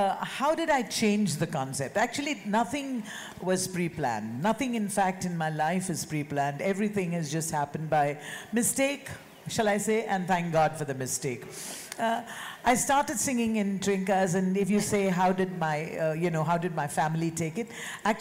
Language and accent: English; Mumbai, Maharashtra, India; I grew up in Bombay